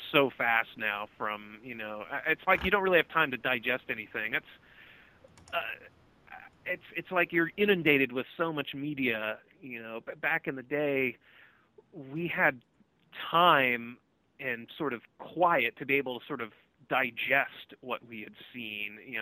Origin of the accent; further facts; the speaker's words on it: Colorado, United States; born there; also born or lived in California / New York / Nebraska / Hawaii; So I was born in Colorado and subsequently lived in California, New York, Nebraska, Hawaii, Virginia, and back to Colorado.